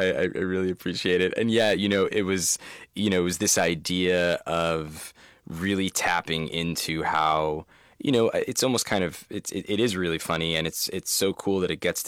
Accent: New Jersey, United States; Yeah, I mean, I grew up in New Jersey, and it was, there was this like burgeoning emo rock scene

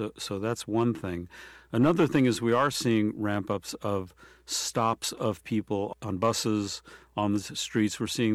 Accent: Brooklyn, New York, United States; born there

